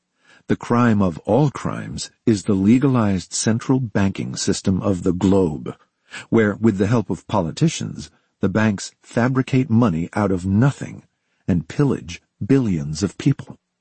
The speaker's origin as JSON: {"language": "English", "country": "South Africa", "said": "I come from South Africa, and I always knew something was wrong."}